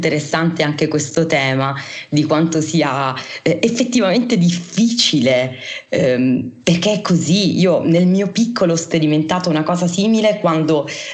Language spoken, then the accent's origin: Italian; Apulia, Italy; essendo io pugliese è chiaro che insomma ci sono proprio un po' cresciuta